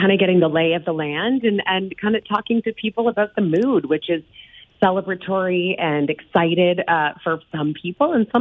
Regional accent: Canada; I'm Canadian.

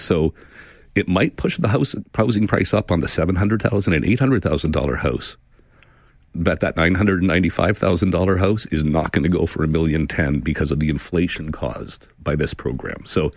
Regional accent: Canada; because I find it embarrassing as a Canadian that we are saying, welcome to this country, there's your sidewalk.

